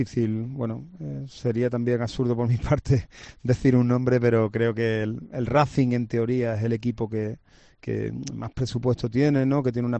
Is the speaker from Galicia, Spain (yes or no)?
no; El Puerto de Santa María, Andalusia, Spain